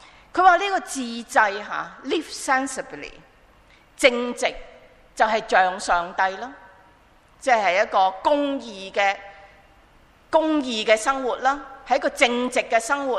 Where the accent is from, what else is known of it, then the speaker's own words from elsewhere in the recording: China; 好得人哋即系中国人讲嘅德高望重啦